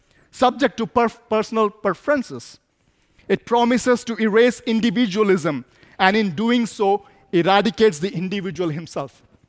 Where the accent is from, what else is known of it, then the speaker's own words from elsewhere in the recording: India; I come from India, so I can talk about it.